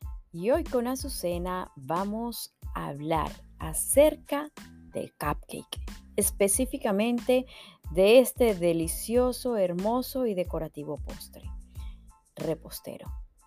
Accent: Colombia; Por lo menos en mi país, Colombia, en Medellín es el único lugar que le dicen pirotines.

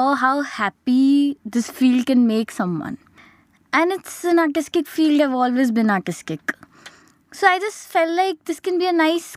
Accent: Amritsar, Punjab, India; I had done bridal 1 year prior when I was in my hometown, that's Amritsar.

